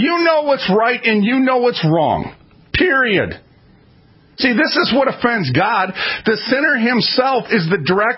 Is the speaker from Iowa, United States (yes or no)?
no; Minneapolis, Minnesota, United States; You know, I got to be careful because I'm from North Minneapolis and I remember some of the words that they use.